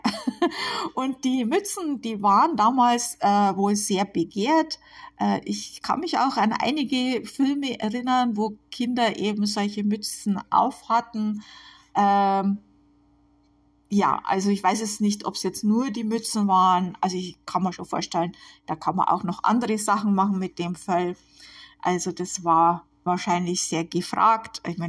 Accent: Bavaria, Germany; now in United States; Also man hört es ja, ich komme aus Bayern.

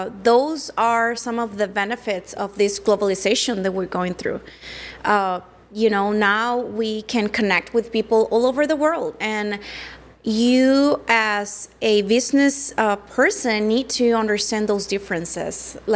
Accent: Mexico; now in United States; I was born and raised in Mexico, and coming to the States

